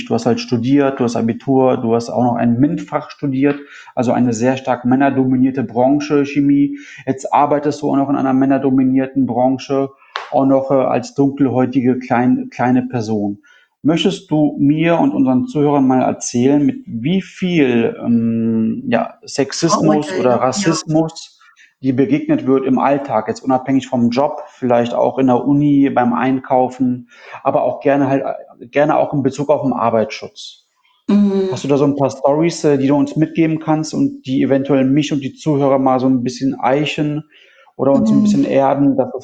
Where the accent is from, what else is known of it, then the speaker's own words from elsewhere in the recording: Italy; Ich bin aus Italien.